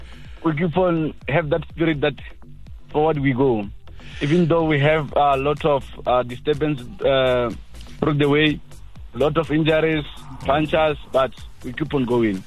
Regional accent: Venda, Limpopo, South Africa; I'm from Venda, but currently at Lipalaleba at work.

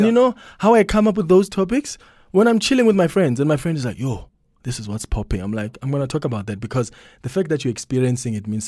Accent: Vaalbank, Mpumalanga, South Africa; So, I come from a village called Vaalbank. I don't know why they call it Vaalbank or what it means. It's in Mpumalanga and I grew up there. I went to school there. It's just a village.

